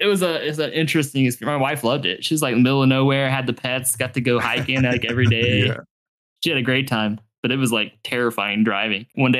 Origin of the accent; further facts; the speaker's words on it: Poseyville, Indiana, United States; So I grew up in Indiana, in Southern Indiana. So if Indiana is like a boot, the toe of the boot is the county that I was from. It's called Posey County. I grew up in a little town called Poseyville.